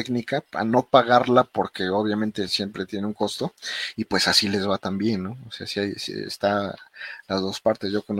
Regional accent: Mexico; No sé si solo México sea así o todo el mundo, pero bueno, quiero pensar que nada más somos los mexicanos.

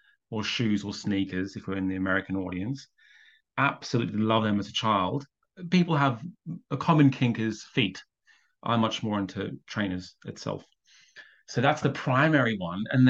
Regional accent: Australia; now in London, United Kingdom; I'm also Australian originally. So she's in Sydney, I'm in London.

